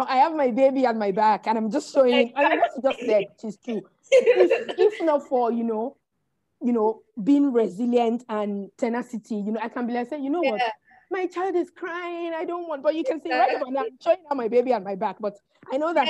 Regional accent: Nigeria; from a diversity angle and being a Nigerian

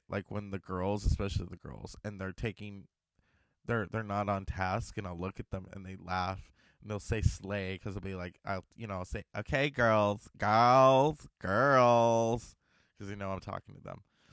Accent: Stockton, California, United States; So when I meet people and I'm like in another town, where are you from? I'm from Stockton.

